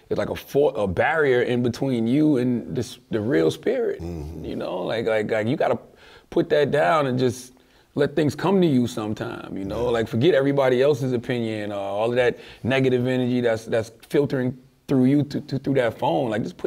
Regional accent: Moncks Corner, South Carolina, United States; I'm from Monk's Corner, South Carolina. I've been doing radio 20 years.

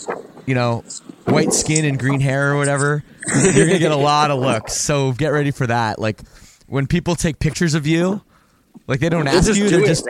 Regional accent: Toronto, Ontario, Canada; I'm from Toronto.

